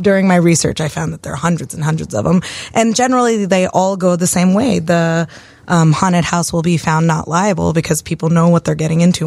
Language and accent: English; Kentucky, United States; so I went as Jim Beam instead because I'm from Kentucky.